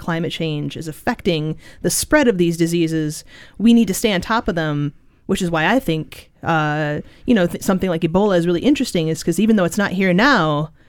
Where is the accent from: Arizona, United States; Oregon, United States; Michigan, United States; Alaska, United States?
Michigan, United States; Michigan, my home state, greatest state in the union